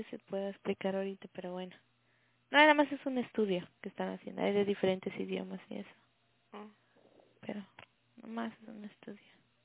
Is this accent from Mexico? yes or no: yes; Acapulco, Guerrero, Mexico; Le digo, de Guerrero. Y me dice, ah, Acapulquito. Y le digo, ¿cómo sabes de que soy de Acapulco?